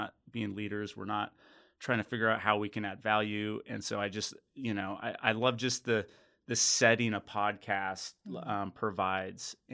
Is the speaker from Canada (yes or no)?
no; Phoenix, Arizona, United States; I'm a college dropout, but I'm a Phoenix boy. I was born in Phoenix. My family's from Phoenix.